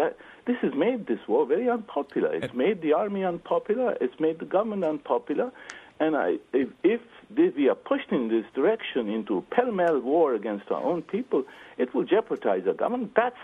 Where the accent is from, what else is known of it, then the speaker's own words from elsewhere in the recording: Pakistan; I'm from Pakistan